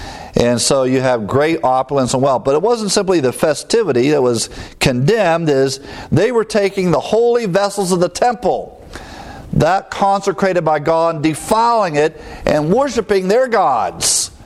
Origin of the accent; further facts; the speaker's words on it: Ohio, United States; growing up in Ohio, Michigan was our neighbor. I've never been to Michigan.